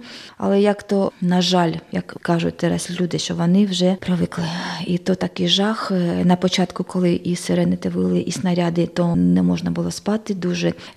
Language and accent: Ukrainian; Lozova, Kharkiv Oblast, Ukraine; now in Poland; Ми з Слобожанщини, із Харківської області, з містечка таке маленьке Лозова на півдні Харківської області.